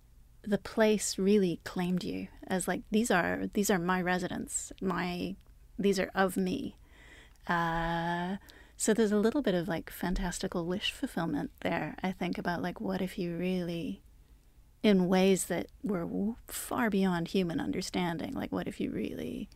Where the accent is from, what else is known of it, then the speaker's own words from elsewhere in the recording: Calgary, Alberta, Canada; also born or lived in Singapore / North Wales / Shropshire / Ghana; my father was Dutch, but he was born in Indonesia. My mother was German. I grew up in Calgary, in Singapore, back in Calgary, in North Wales, Shropshire in England, Ghana, and Dallas.